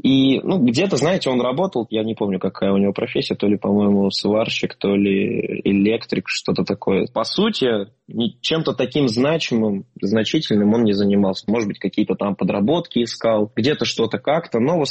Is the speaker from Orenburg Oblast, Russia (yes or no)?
no; Mikhaylovka, Volgograd Oblast, Russia; Мы все из Волгоградской области, город Михайловка. Я там родился, мама там родилась.